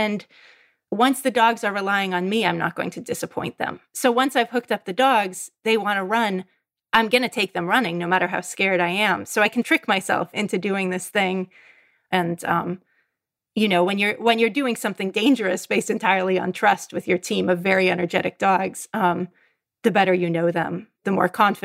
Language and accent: English; California, United States; also born or lived in Norway / Alaska; So I got into mushing when I was 18 years old, and I was a kid from California. I moved to the Norwegian Arctic and went to a socialist dog sledding boarding school for a year